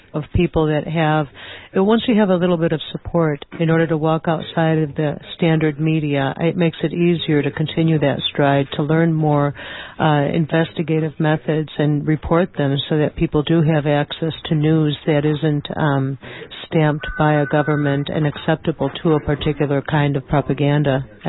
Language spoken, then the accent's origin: English; Greece; now in Portland, United States; I'm from the Greek culture. We are having our Independence Day celebration tomorrow.